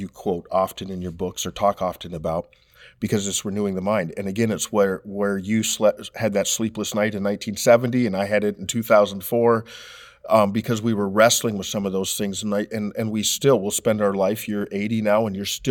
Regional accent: United States; I grew up in America, so materialism, that's going to be something I'm going to struggle

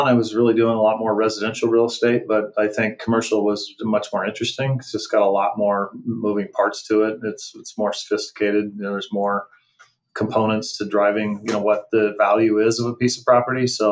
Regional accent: California, United States; Yeah, I grew up in California.

